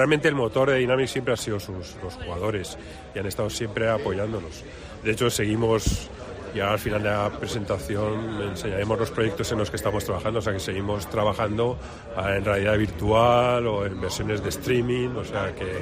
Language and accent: Spanish; Madrid, Community of Madrid, Spain; porque yo soy madrileño, pero mi mujer es de Córdoba y soy medio andaluz.